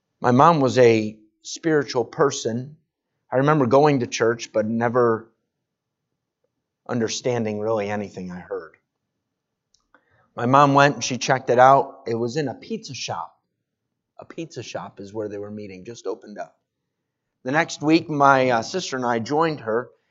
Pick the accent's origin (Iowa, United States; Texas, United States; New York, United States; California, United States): New York, United States; Rochester; also born or lived in Buffalo; I was born in Buffalo, moved to Rochester when I was about 6 months old. My dad worked as a manager for Tops, and they moved him across town. My immediate family is in Rochester, but I have family in Amherst.